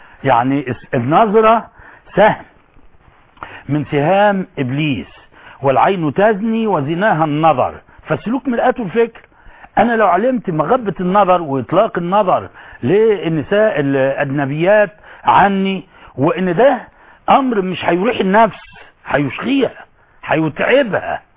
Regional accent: Cairo, Cairo Governorate, Egypt; من القبور الوهمية الموجود عندنا في القاهرة

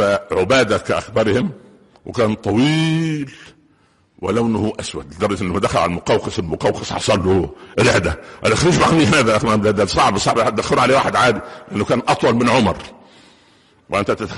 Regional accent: Minya Governorate, Egypt; كانت عند مدينة عندنا في المنيا اسمها البهنسة مدينة صغيرة كده جنب بني مزار قرية

